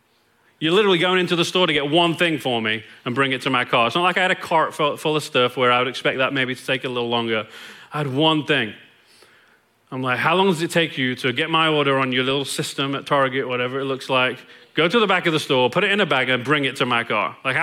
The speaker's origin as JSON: {"language": "English", "region": "England", "country": "United Kingdom", "moved": "as an adult", "lives_now": "Longview, United States", "said": "I am English. I have been in Longview for 20 and a half years. So that's why the accent is what it is. So this is what you get. It's 19 years of England, 20 years of East Texas."}